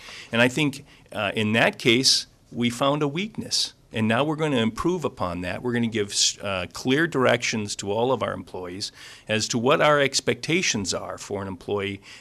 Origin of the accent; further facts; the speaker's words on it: Valley City, North Dakota, United States; I've been back in Valley City now 4.5 years. I grew up in Valley City.